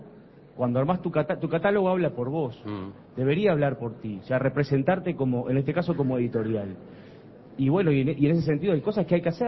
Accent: Uruguay; somos todos uruguayos, porque nos gusta el fútbol, el carnaval, tomamos mate todo el día y por lo tanto vivimos en este país.

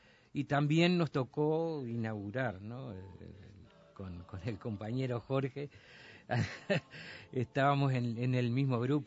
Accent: Paso de los Toros, Tacuarembó, Uruguay; born there; Pues yo soy nacido en Paso de los Toros.

